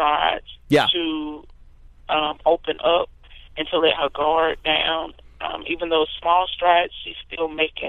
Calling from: Foxworth, Mississippi, United States; I'm calling from Foxworth, Mississippi.

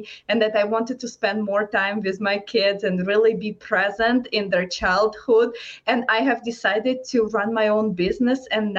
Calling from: United States; I'm tuning in from United States and you are ahead of me.

